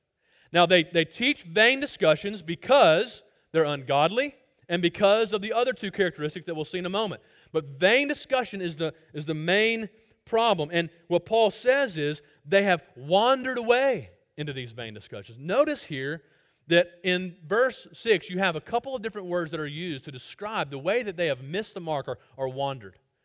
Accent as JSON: {"language": "English", "town": "Birmingham", "region": "Alabama", "country": "United States", "tie": "born or raised there", "said": "There was a pastor near where I grew up in Birmingham, Alabama, that planted a church."}